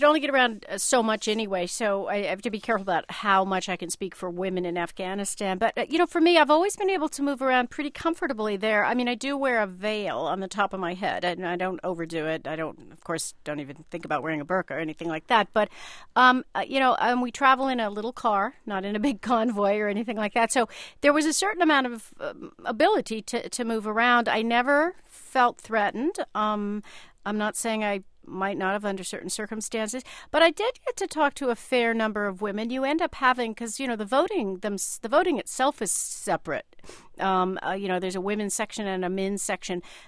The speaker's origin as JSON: {"language": "English", "region": "West Coast", "country": "United States", "said": "Of course, I come from the West Coast like you, Linda."}